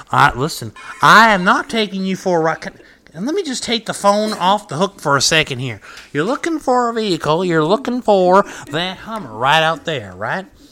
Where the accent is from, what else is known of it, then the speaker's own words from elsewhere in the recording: Dallas, Texas, United States; Hey, you're from Brooklyn? I'm from Dallas.